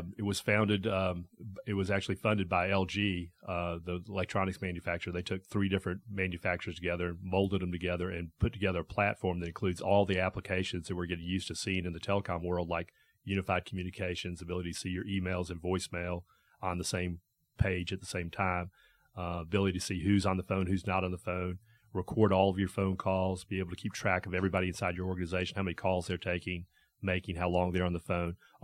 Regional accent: Atlanta, Georgia, United States; I grew up here, just south of here, actually, at Peachtree Hills.

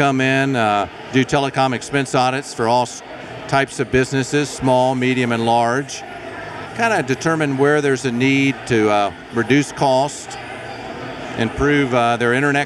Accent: Kentucky, United States; In Tennessee, even though I'm from Kentucky

